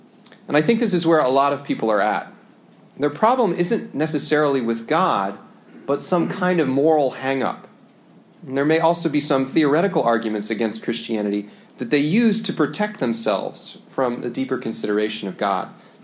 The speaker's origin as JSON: {"language": "English", "region": "Kansas", "country": "United States", "said": "I'm from Kansas, so time for a rural analogy."}